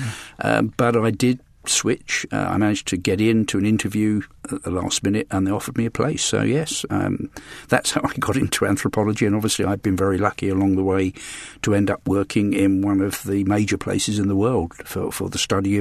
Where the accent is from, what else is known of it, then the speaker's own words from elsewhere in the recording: London, United Kingdom; born there; I was born in London